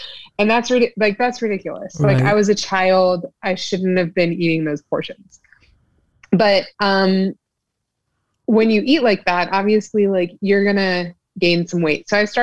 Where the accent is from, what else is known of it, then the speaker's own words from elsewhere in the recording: Texas, United States; So I am from South Texas. And, you know, Texas is known for good eats and bigger is better and all this.